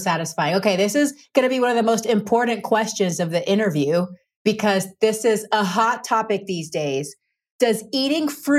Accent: Panama; I'm from Panama, and having a fresh mango off of the tree, there's nothing like it.

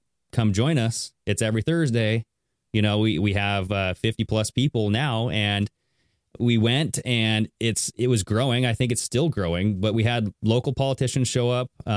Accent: Washington, United States; So I am from Southern Washington as well.

